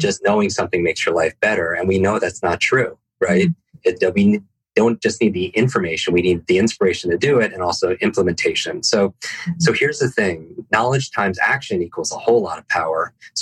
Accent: Northeast, United States; And I grew up in the Northeast. I hate the cold so much, I can't even tell you.

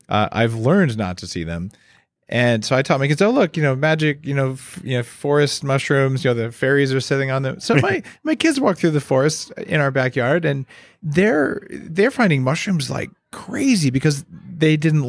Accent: New Mexico, United States; And I grew up in New Mexico, and there it's like toadstools, mushrooms are poisonous.

